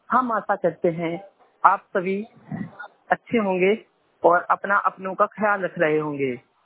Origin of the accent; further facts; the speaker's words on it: Chhatarpur, Madhya Pradesh, India; And Chhatarpur Madhya Pradesh का निवासी हूँ।